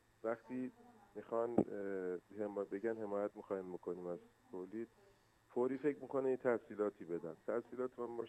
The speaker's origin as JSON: {"language": "Persian", "country": "Iran", "said": "رمز موفقیت من فقط عرق ملی منه، یعنی به عشق به وطنم، واقعا به ایرانم عشق می‌ورزم."}